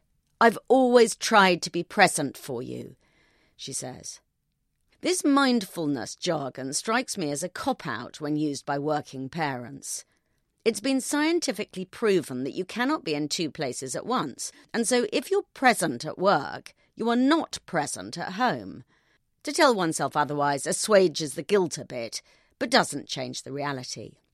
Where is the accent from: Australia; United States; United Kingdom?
United Kingdom; So far, our disagreement may be merely that Ms. Arens is American and I'm British